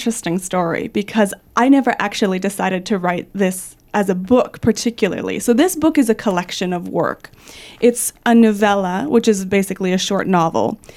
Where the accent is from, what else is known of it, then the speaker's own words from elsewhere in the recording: Canada; now in Australia; I grew up in Canada. I moved to Australia 8 years ago with my husband. He's also Canadian. And I'm now an Australian citizen.